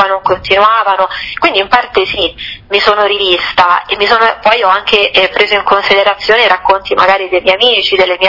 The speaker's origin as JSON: {"language": "Italian", "town": "Rome", "region": "Lazio", "country": "Italy", "said": "Sono un po' di parte perché sono romano"}